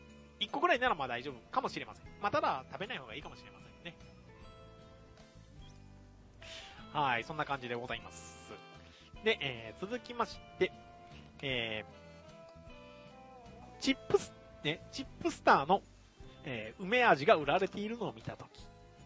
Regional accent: Hokkaido, Japan; 冬真っ只中の道民です。

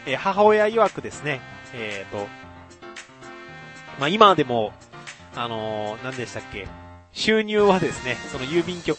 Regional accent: Kagawa, Japan; 香川県の私の実家のうどん屋は大好評でございまして

